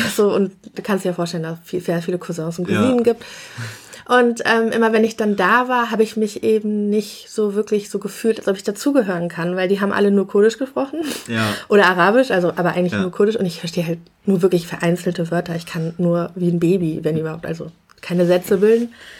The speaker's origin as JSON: {"language": "German", "town": "Bonn", "region": "North Rhine-Westphalia", "country": "Germany", "tie": "born or raised there", "said": "wir kommen aus Bonn, also in Bonn bin ich geboren und es ist ja eine etwas kleinere Stadt, aber auch immer noch eine Großstadt. Und wir haben in so einem Vorort gewohnt."}